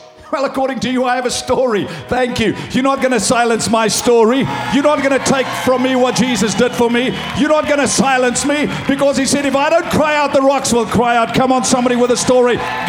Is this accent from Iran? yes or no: no; South Africa; I grew up in South Africa. I grew up under apartheid.